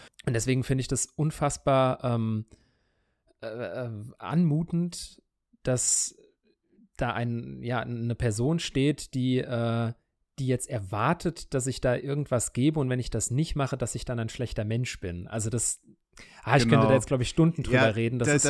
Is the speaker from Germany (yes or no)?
yes; Frankfurt, Hesse, Germany; ich meine, ich bin in Frankfurt groß geworden